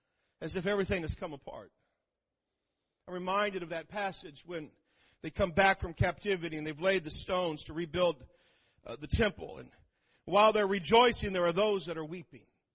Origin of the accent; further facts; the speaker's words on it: Kansas City, Missouri, United States; It's just, I was born and raised in Kansas City. It's just who I am.